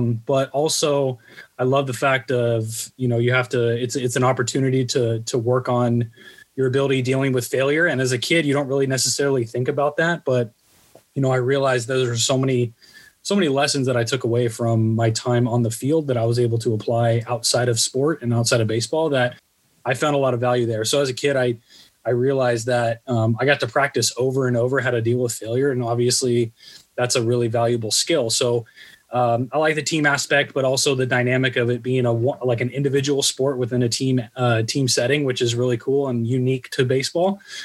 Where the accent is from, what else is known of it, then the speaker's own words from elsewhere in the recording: San Diego, California, United States; So I grew up in the San Diego area. I actually was born at Scripps La Jolla, right across the street from the baseball field at UCSD.